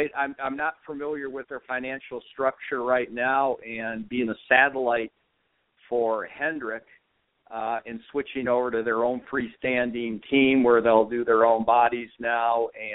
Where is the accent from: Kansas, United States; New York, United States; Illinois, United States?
New York, United States; Buffalo; I'm a fellow upstate New Yorker. I grew up over in the Buffalo, New York area.